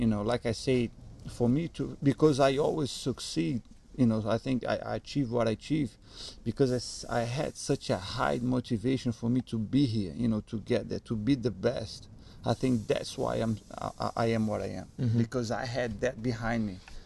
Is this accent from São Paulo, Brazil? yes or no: no; Rio de Janeiro, Brazil; English is a second language; I jumped into out of a bridge in Rio, my hometown.